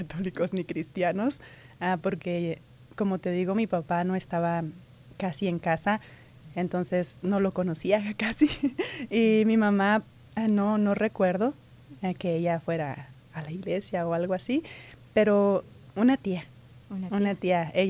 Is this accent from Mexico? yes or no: yes; Tacubaya, Coahuila, Mexico; Crecí en un ejido que se llama Tacubaya, del estado de Coahuila.